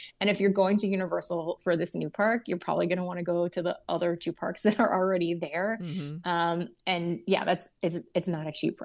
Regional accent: Florida, United States; I'm a theme park person. I'm from Florida.

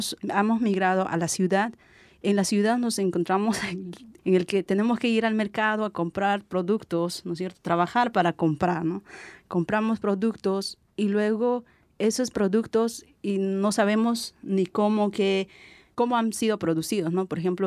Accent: Peru; la diferencia que he visto, por ejemplo, en mi país es que las comidas chatarras que lo llamamos

